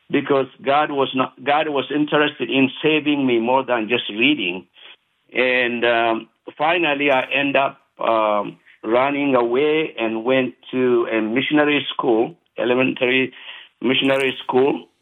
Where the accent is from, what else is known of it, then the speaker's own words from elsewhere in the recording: Ethiopia; English is a second language; I'm from Ethiopia. I was born in the remote part of Ethiopia and grew up. And I am the 10th and the last child.